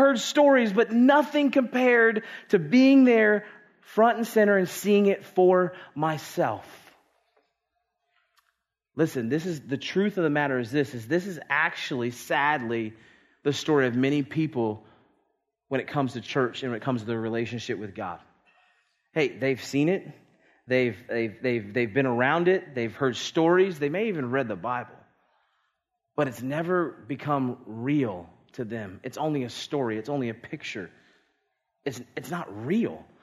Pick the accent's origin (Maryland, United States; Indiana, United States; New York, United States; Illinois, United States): Maryland, United States; I grew up right outside of Baltimore, Maryland, and Camden Yards was the park that I saw being built